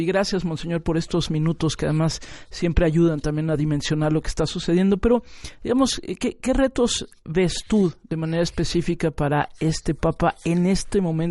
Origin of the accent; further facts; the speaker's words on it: State of Mexico, Mexico; durante una época de mi infancia aquí en México me tocó vivir pues prácticamente enfrente de un seminario de agustinos, aquí ¿no? en el Estado de México.